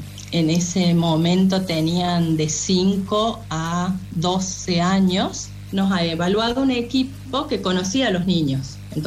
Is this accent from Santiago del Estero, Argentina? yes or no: yes; Santiago del Estero, Argentina; tengo 41 años, soy de Santiago del Estero.